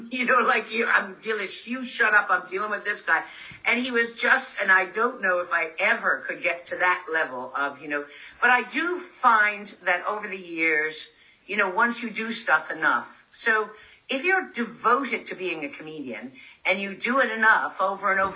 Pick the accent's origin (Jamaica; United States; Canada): Canada; Newfoundland and Labrador; because I'm a Newfoundlander, I do have that weird way of seeing things, or that comedic way of seeing things.